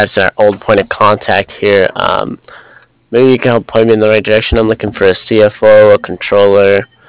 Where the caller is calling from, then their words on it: Cardiff, Wales, United Kingdom; I'm calling from Cardiff.